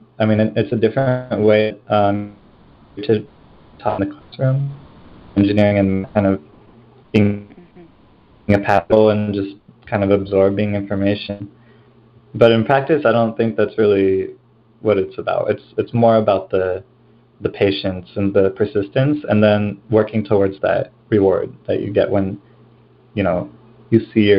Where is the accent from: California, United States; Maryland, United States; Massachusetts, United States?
California, United States; I grew up here in the Bay Area, and was really fortunate to have two parents that were, they were engineers in the 70s in Silicon Valley.